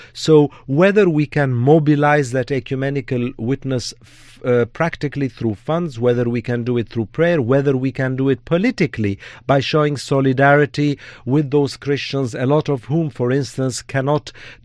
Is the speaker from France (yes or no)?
yes; France; I grew up in France and studied in France with some Jesuitical background as well.